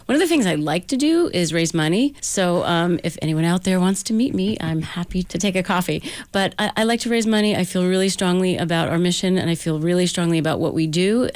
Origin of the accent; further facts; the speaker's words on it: New Jersey, United States; moved away; I wanted to come back east where my roots are. I grew up in New Jersey